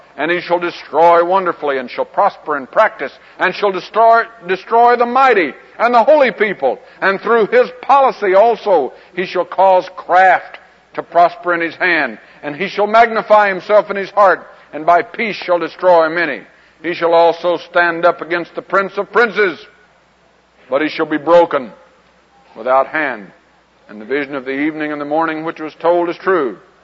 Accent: Texas, United States; I was raised in West Texas and always had to have my eyes open for a rattlesnake or a copperhead.

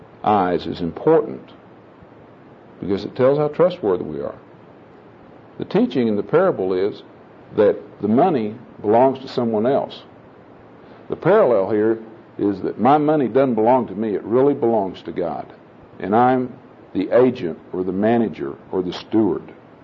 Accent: Oklahoma, United States; I'm from Oklahoma. We're broke in Oklahoma.

